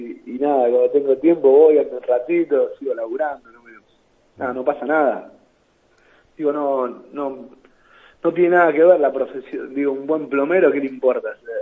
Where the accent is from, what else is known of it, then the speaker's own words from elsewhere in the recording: Quilmes, Buenos Aires Province, Argentina; Yo soy de Quilmes.